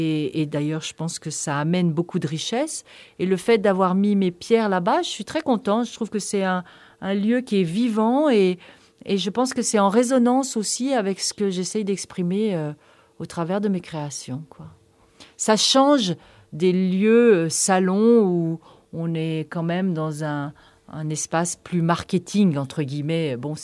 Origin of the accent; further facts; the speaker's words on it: Geneva, Switzerland; now in France; je suis originaire de Genève, là où j'ai fait l'école d'art. Et puis, je suis très vite allée m'installer en Haute-Savoie, donc en France, là, en France voisine.